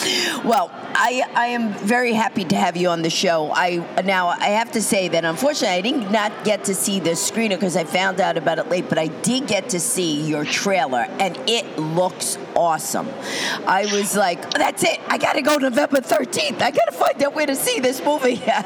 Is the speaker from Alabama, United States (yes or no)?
no; New York, United States; accent: New York; You know, that's my New York accent.